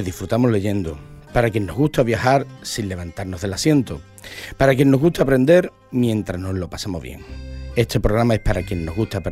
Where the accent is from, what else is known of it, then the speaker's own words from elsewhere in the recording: El Puerto de Santa María, Andalusia, Spain; Tengo 34 años y soy del puerto de Santa María. Y soy correctora.